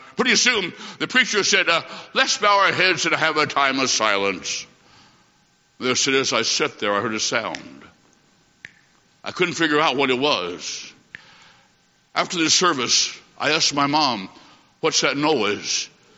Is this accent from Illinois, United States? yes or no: yes; Macomb, Illinois, United States; I grew up in Macomb, Illinois, just out of a little town called Chester, just down the road.